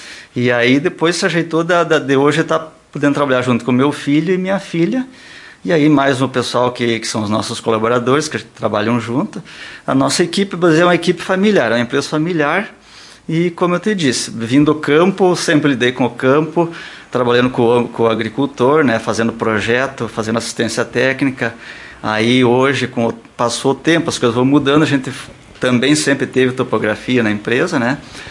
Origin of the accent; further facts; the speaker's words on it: Lagoa Vermelha, Rio Grande do Sul, Brazil; eu sou natural de Lagoa Vermelha, do interior, né? E aí, a gente família humilde, né?